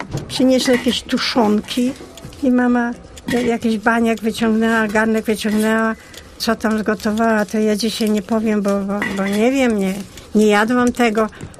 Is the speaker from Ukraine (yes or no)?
yes; Chortkiv, Ternopil Oblast, Ukraine; Ja jestem kresowianką, pochodzę z Czortkowa. W 1939 roku miałam 5 lat.